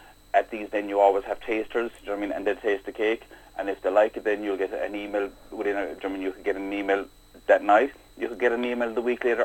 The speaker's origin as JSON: {"language": "English", "town": "Youghal", "region": "Munster", "country": "Ireland", "said": "I'm originally from Youghal. And my grandmother there used to live down underneath the arch on Grattan Street"}